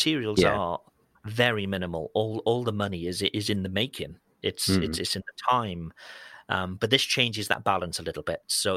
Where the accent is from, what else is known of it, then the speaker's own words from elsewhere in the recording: United Kingdom; As a Brit, we've had the whole Brexit thing